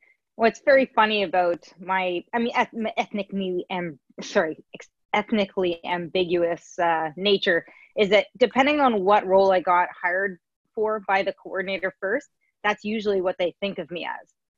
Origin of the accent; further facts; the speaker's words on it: Ottawa, Ontario, Canada; also born or lived in Bermuda; So as you know, I'm from Ottawa. I was born in Bermuda. My father was stationed there in the military at the time. My mother is from the Philippines.